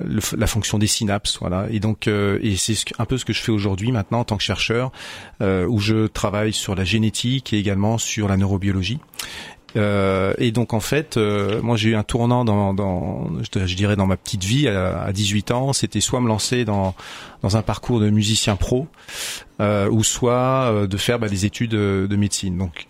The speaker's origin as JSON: {"language": "French", "region": "Centre-Val de Loire", "country": "France", "said": "Donc moi, je suis originaire de la Touraine. J'ai fait toute ma formation universitaire donc à Tours."}